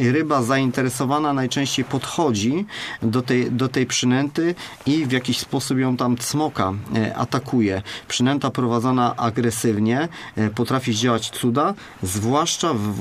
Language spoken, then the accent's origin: Polish; Konin, Greater Poland Voivodeship, Poland; now in Poznań, Poland; Ja pochodzę z Konina i jak tutaj się przeprowadziłem